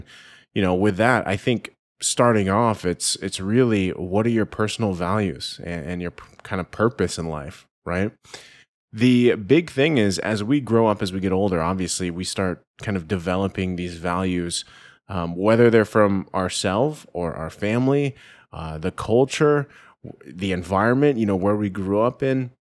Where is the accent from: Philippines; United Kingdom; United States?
Philippines; me being Filipino, having grown up with, you know, some of these Filipino values, but also some of these American values.